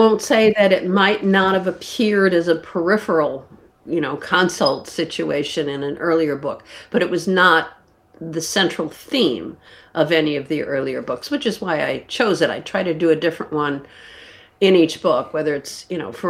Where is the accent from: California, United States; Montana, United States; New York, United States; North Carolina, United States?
North Carolina, United States; Charlotte; It takes place in my hometown in Charlotte, North Carolina.